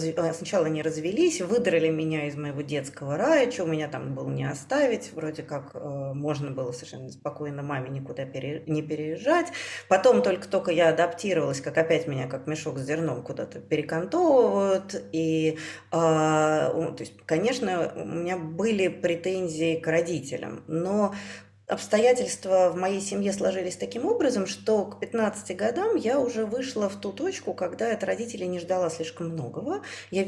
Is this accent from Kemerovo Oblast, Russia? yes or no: no; Perm Krai, Russia; accent: Perm; Я сначала говорила с выраженным пермским говором